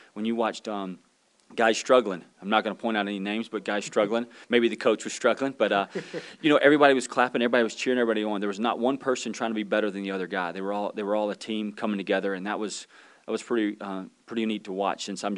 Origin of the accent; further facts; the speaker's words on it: Pensacola, Florida, United States; I'm from Pensacola, Florida, so the closest team was driving distance was the Saints. And so watching the Saints growing up, pulling for the Saints